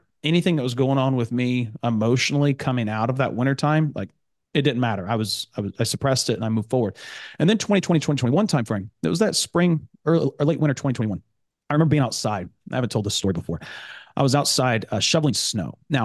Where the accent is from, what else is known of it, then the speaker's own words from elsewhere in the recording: Tennessee, United States; I grew up in Northeast Tennessee, the Great Smoky Mountains. There, it's beautiful.